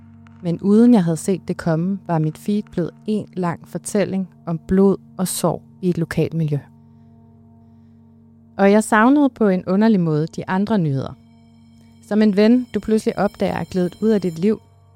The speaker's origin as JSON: {"language": "Danish", "region": "North Denmark Region", "country": "Denmark", "tie": "born or raised there", "said": "Jeg er vokset op i Nordjylland."}